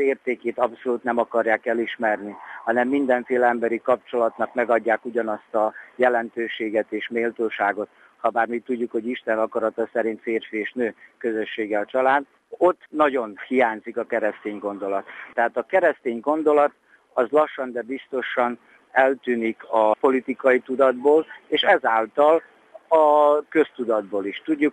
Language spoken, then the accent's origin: Hungarian; Vojvodina, Serbia; amikor a Vajdaságban nőttem fel, mert akkor már az iskolában megéreztem, mit jelent az, hogy kétszeresen is kisebbséghez tartozni, tehát vallásilag is aktív életet folytatni, és magyarként iskolába járni.